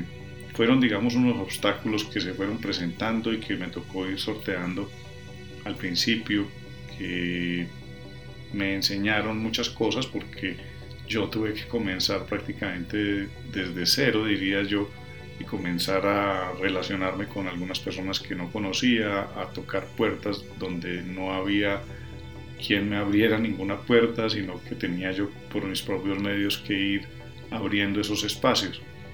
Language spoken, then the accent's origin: Spanish; Manizales, Caldas, Colombia; Uno de ellos era mi ciudad natal, que es Manizales